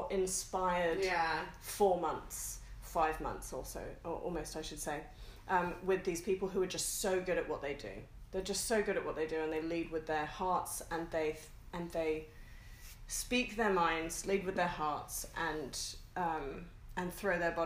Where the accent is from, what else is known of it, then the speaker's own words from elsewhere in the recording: Hong Kong; also born or lived in New Zealand / Australia / London; now in United Kingdom; I'm from Hong Kong originally. I lived in New Zealand and Australia and the UK. I most recently moved over from London.